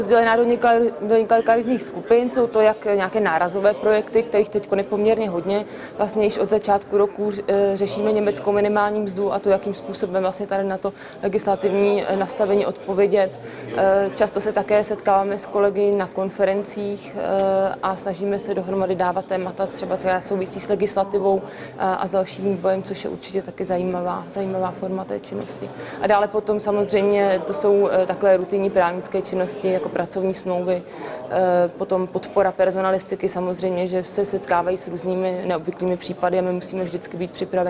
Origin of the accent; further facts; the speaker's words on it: Mladá Boleslav, Central Bohemian Region, Czechia; Já vlastně, ačkoliv pocházím z Mladé Boleslavy